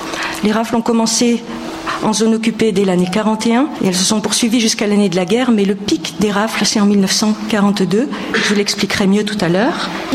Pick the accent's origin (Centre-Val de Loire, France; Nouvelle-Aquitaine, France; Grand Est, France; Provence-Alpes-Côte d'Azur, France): Nouvelle-Aquitaine, France; C'est un petit peu aussi dans cette atmosphère des souvenirs de la guerre que j'ai grandi en Corrèze.